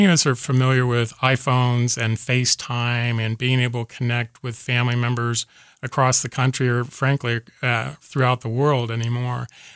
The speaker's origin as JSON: {"language": "English", "region": "Kansas", "country": "United States", "said": "No, we're talking Kansas frontier. we're from Kansas."}